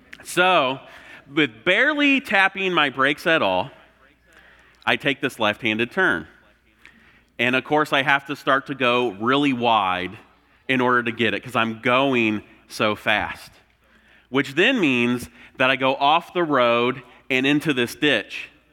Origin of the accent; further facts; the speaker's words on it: Indiana, United States; So from Indiana, grew up in rural Indiana, and so I can remember when I got my license, and my mom would let me drive around town